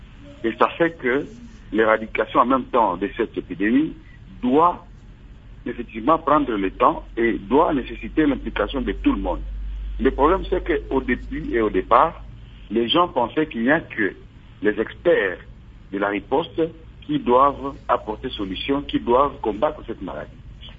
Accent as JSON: {"language": "French", "town": "Butembo", "region": "North Kivu", "country": "DR Congo", "said": "ici, comme chez moi à Boutembo, la population a tendance à croire plus aux rumeurs qu'à la réalité."}